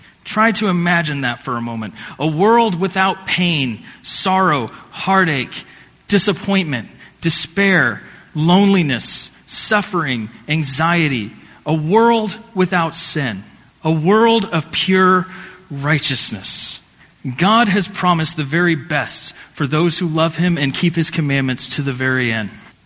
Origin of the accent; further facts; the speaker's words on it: Indiana, United States; This one comes from my home state of Indiana.